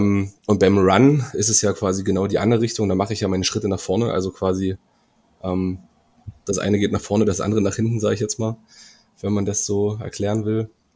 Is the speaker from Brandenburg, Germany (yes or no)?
yes; Senftenberg, Brandenburg, Germany; now in Dresden, Germany; weil ich damals noch nicht in Dresden gewohnt habe, sondern ich komme ja aus Senftenberg, beziehungsweise aus einem kleinen Dorf in der Nähe von Senftenberg.